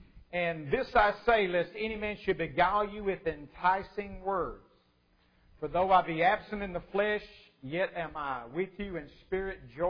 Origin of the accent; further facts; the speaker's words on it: Kentucky, United States; I'm from Eastern Kentucky. I could really get by with it. Son of a bootlegger over in Eastern Kentucky.